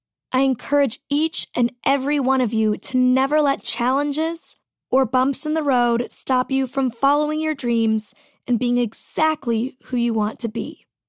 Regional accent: Canada; I'm Canadian. We say project.

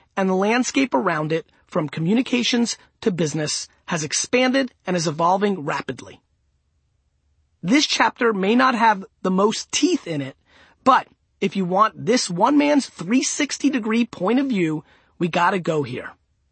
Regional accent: New York, United States; I mean, I'm very lucky. I grew up in the New York area. Our teams don't move

